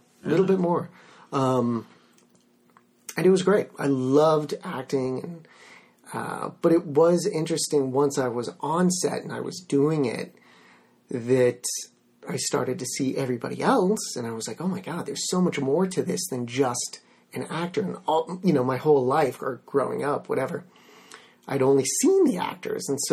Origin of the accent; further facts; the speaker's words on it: San Diego, California, United States; because I'm from San Diego, my parents were not in the film industry, knew no one in the film industry, but we loved movies